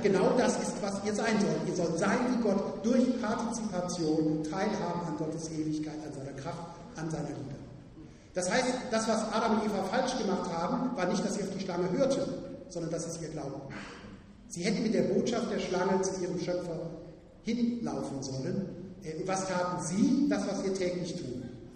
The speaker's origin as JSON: {"language": "German", "town": "Cologne", "region": "North Rhine-Westphalia", "country": "Germany", "tie": "born there", "said": "dass ich jetzt als geborener Kölner heute nicht in Köln bin, sondern im Schwabenland"}